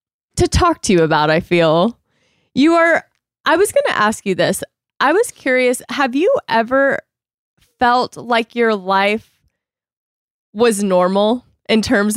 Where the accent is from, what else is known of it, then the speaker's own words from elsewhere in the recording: the South, United States; Because I come from I'm from the South, and the thing about the South is that everything is just great all the time for everybody.